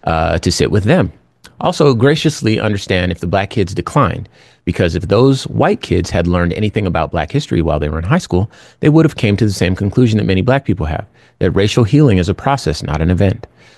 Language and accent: English; Compton, California, United States; born there; That is who I am, right? I was born in Compton, California in 1982, okay?